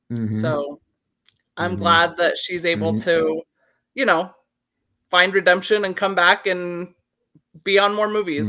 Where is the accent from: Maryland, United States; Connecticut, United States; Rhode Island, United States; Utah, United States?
Utah, United States; I am from Utah. I grew up in southern Utah near Zion National Park. But now I live in northern Utah, right below Idaho.